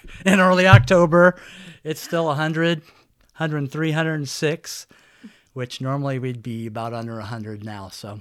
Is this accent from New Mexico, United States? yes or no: no; Colorado, United States; I grew up in Colorado, so I know what skiing is really like.